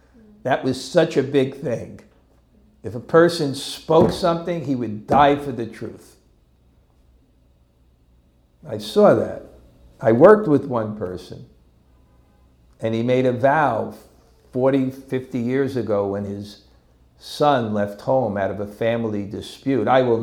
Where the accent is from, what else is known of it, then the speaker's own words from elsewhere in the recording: India; I think one thing that helped me in my spiritual life was growing up in India. You can imagine, I went there in 1976, didn't know really anything